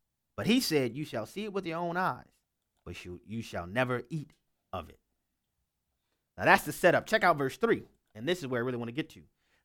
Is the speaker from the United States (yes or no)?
yes; Louisiana, United States; to connect with people who are in Louisiana. Y'all know that's my home state.